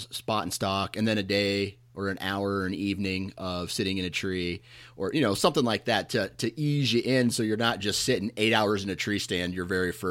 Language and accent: English; Iowa, United States; I'm born and raised in Iowa, right? So I'm in the Mecca for whitetails